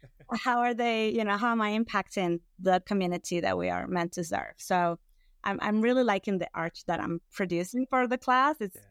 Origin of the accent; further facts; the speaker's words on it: Venezuela; I am from Venezuela originally